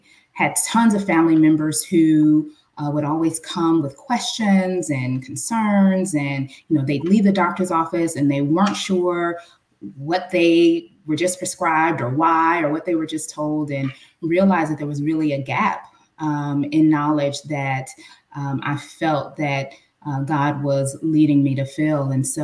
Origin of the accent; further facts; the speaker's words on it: Chicago, Illinois, United States; I am originally from Chicago and born and raised on the South Side.